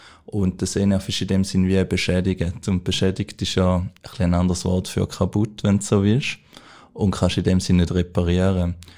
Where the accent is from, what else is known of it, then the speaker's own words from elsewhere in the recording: Mühlen, St. Gallen, Switzerland; ich komme aus Mühlen, das ist so ein kleines Dorf zwischen St. Gallen und am Bodensee.